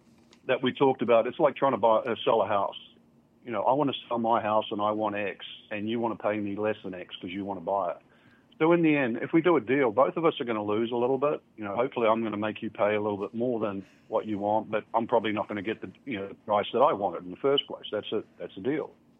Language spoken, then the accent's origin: English; New Zealand; I grew up in New Zealand, so everywhere I went to a different place.